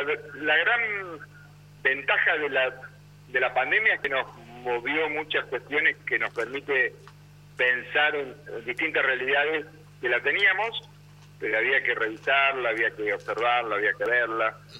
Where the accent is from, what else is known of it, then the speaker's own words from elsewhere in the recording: General Pico, La Pampa, Argentina; also born or lived in Santa Rosa; Yo soy... Pampeano, nacido en Pico y ciudadano de Santa Rosa.